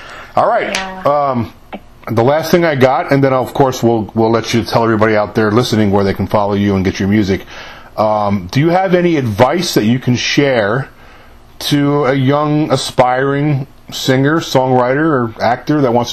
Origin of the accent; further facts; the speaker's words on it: New York, United States; also born or lived in California / South; I was born and raised in New York, but after I served in the Navy, I stayed in the South, and I lived out in California for a little while, but I've been living down in the South for over 20 years.